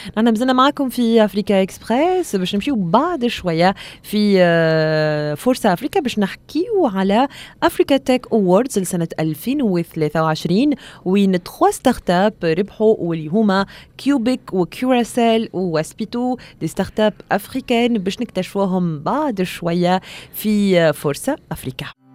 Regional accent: Tunisia; اي عندنا في تونس راه شركه تخدم بالموتورات

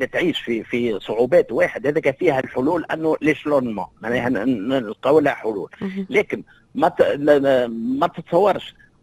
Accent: Tunisia; بينما راهو عندنا في تونس تقريبا 800,000 مؤسسه

